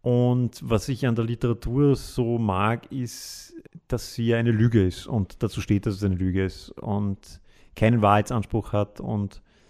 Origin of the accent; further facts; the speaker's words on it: Vienna, Austria; Die Frage hat mich ein bisschen verwirrt, weil ich dachte, dass der Rest des Landes uns hasst.